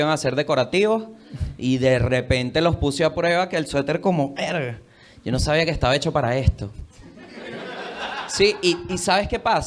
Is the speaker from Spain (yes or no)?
no; Venezuela; Para mí la arepa es venezolana. ¿Por qué? Porque yo soy de Venezuela.